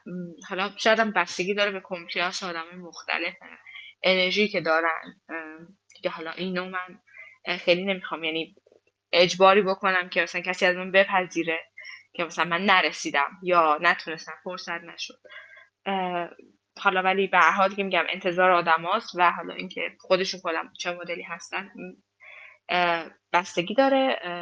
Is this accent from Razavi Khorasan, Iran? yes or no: yes; Mashhad, Razavi Khorasan, Iran; حتی من الان مشهدی هستم